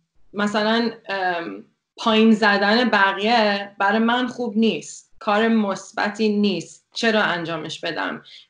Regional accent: United States; میتونم نظرم از این که تو آمریکا بزرگ شدم

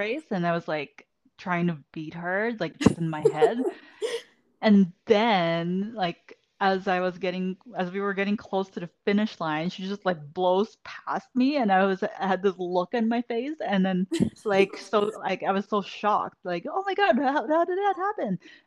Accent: Vancouver, British Columbia, Canada; We're both from Vancouver.

